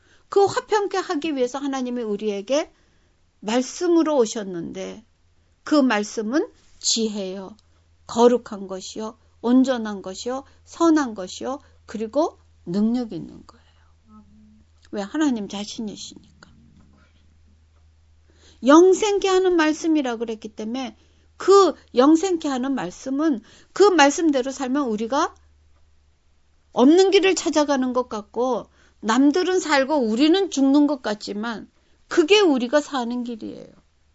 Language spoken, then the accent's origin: Korean; South Korea; now in United States; 나는 한국에서 나와서 자랐으니까 한국 사람 속에 들어가도 돼.